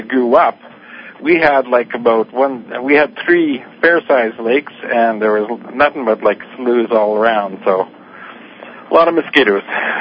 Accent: St. Clair, Manitoba, Canada; now in Williams Lake, Canada; I've lived in Williams Lake now since about 1973. Originally, I come from St. Clair, Boggy Creek area in Manitoba. That's where most of my family still lives.

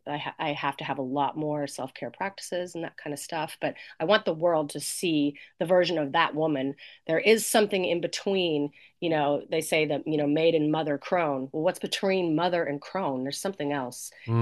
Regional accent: Provo, Utah, United States; I grew up Mormon. I'm from Provo, Utah.

